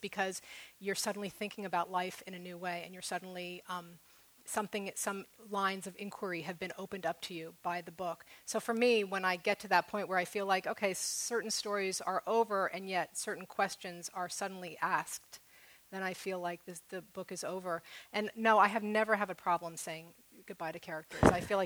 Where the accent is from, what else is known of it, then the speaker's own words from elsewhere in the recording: New York, United States; now in California, United States; I was a filmmaker in New York, and New York is where I grew up, and I always, you know, I'm a New Yorker from birth, but when I became a writer, I was a Californian.